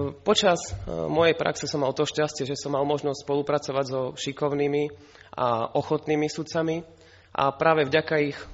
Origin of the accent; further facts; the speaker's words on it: Trstená, Žilina Region, Slovakia; now in Bratislava, Slovakia; pochádzam z mestečka Trstená na Orave a už 7 rokov pôsobím na okresnom súde Bratislava 4 ako vyšší súdny úradník.